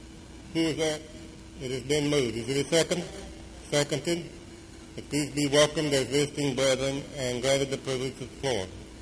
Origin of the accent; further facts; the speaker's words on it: South Korea; moved away; also born or lived in Memphis, United States; I was privileged to be born and raised in South Korea, and then my father, for 25 years, pastored a church in the Mid-South.